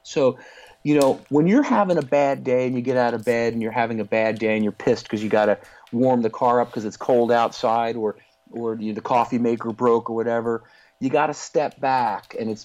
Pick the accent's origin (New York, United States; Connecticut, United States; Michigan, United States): Connecticut, United States; So what happened was this young man, Joe Barber, in my hometown here in Connecticut, I got a call